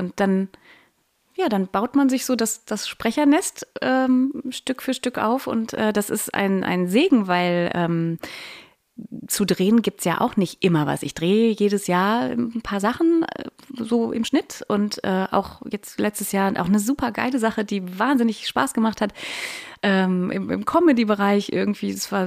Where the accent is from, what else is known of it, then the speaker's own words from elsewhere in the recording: Cologne, North Rhine-Westphalia, Germany; dass ich armes Mädchen nicht in meiner Heimatstadt Köln sein darf, sondern im bösen München arbeiten muss